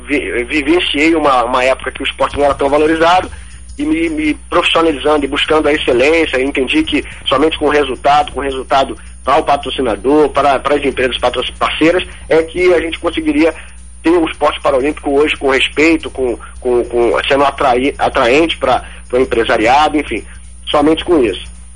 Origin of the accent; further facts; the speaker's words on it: Rio de Janeiro, Brazil; Eu sou aqui mesmo do Rio, do subúrbio do Carioca. A minha história de vida não se difere muito de alguns atletas, né? Do atletismo, né? Sou de comunidade também, tenho uma família de 7 irmãos, gerenciado por uma mulher costureira, minha mãe.